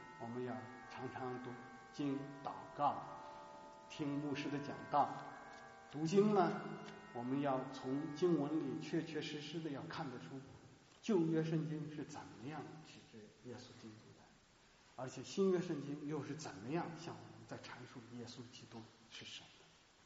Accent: China; 我中国人，一点关系也没有

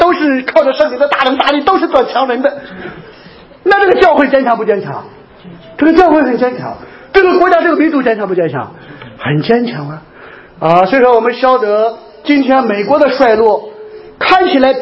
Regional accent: China; 尤其是我们是来自大陆的

